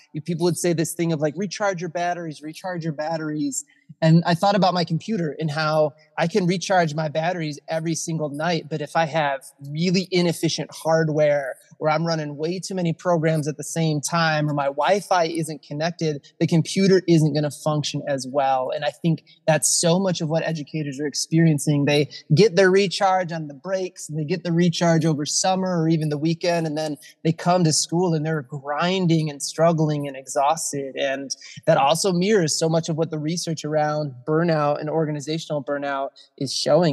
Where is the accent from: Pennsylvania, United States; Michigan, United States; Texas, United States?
Michigan, United States; far cooler than my home state of Michigan right now, where we're burning closer to the 90s.